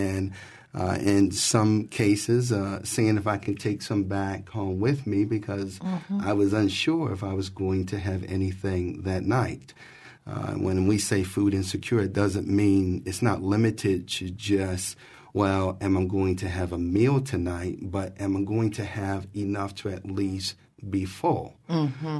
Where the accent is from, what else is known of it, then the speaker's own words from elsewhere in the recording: New York City, New York, United States; I always reminisce back when I was growing up in New York City, mm-hmm. Where my mother was receiving government assistance.